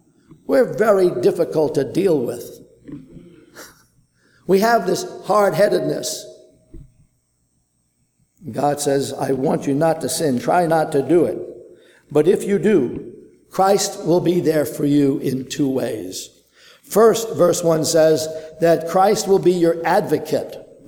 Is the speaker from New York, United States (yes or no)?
yes; Brooklyn, New York, United States; I know that when I was growing up in Brooklyn, my mom and my dad would say to me, don't run between the parked cars out into the street.